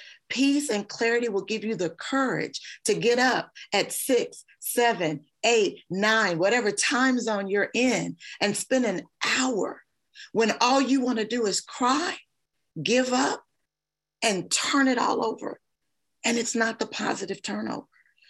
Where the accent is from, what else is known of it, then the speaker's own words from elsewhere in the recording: Kentucky, United States; I'm from Kentucky. My family is safe.